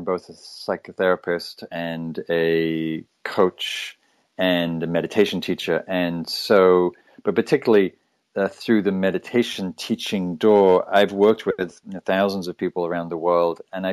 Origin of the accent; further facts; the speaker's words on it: England, United Kingdom; also born or lived in London; I was born in England, raised in Northern England, and discovered Buddhism when I was a punk rocker in London in the early 80s